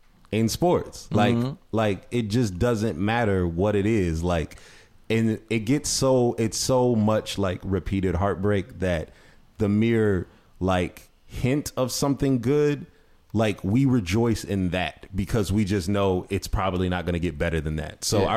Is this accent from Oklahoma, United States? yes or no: no; Ohio, United States; So I'm from Northeast Ohio. You know, we've had a hard time.